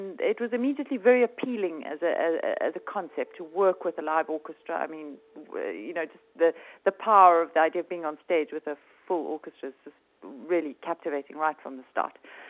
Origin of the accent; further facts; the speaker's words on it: South Africa; being South African and living in today's world